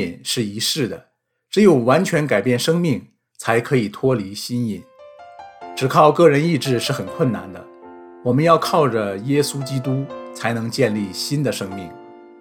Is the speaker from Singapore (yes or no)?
yes; Singapore; now in Canada; 我从新加坡来，东南亚戒毒比加拿大容易